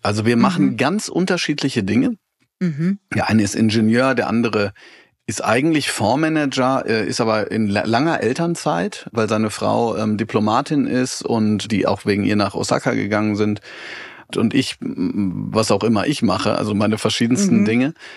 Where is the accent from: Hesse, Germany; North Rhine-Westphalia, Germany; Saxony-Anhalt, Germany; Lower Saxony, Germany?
North Rhine-Westphalia, Germany; Wir kommen aus Nordrhein-Westfalen, das war halt um die Ecke.